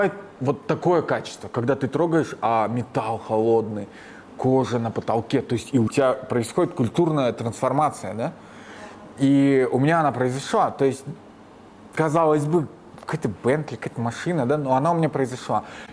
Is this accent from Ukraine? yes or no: no; Kazakhstan; Ну, я казах, я и без него справлюсь.